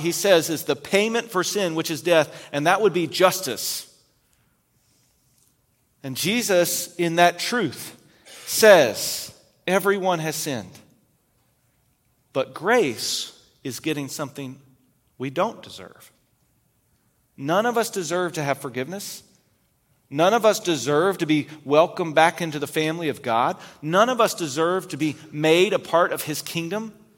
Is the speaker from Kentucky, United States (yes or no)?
yes; Kentucky, United States; Now, I am from Kentucky. I'm a UK fan.